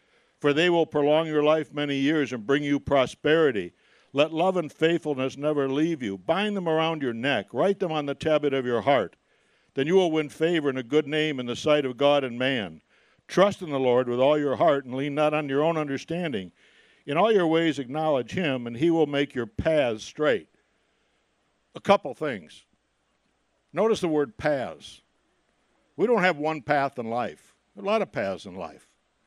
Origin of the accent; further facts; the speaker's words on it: Williamsville, New York, United States; Dick and I grew up together in Williamsville.